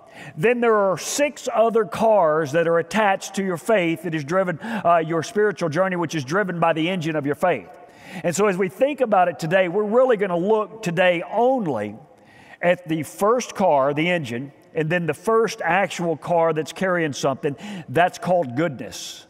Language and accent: English; Spring, Texas, United States; I grew up down in Spring, Texas. All of you know that. All of our family is still down there.